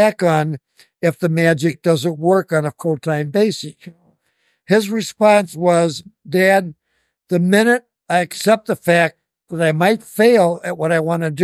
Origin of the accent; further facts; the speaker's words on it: Joliet, Illinois, United States; now in St. Charles, United States; Actually, we're from Joliet originally.